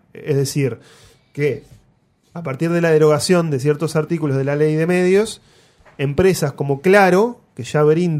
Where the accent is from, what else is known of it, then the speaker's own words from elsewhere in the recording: Uruguay; en realidad los accionistas somos los uruguayos